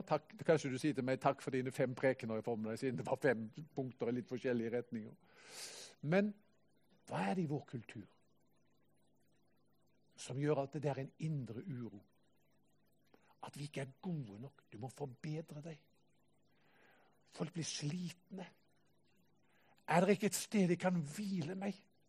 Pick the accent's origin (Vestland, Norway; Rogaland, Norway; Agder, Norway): Rogaland, Norway; Haugesund; Jeg kom jo fra Haugesund opprinnelig, der kan du ha alle 4 årstidene på en dag.